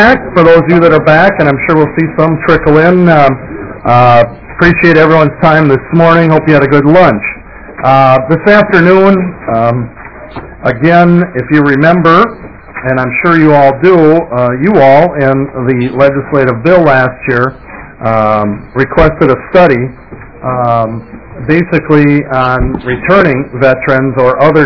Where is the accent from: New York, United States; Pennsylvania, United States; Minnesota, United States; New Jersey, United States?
Minnesota, United States; Willmar; we started working on a facility in Willmar, Minnesota, which just happens to be my hometown.